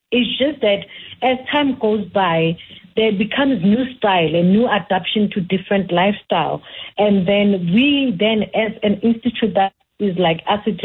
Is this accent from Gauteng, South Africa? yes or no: yes; Alexandra, Gauteng, South Africa; I grew up in Alex